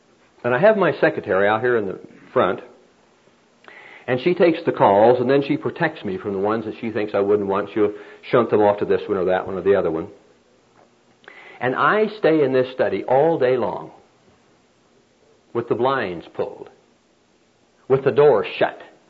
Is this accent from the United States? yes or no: yes; Midwest, United States; I've worked in the fields. I'm from the Midwest.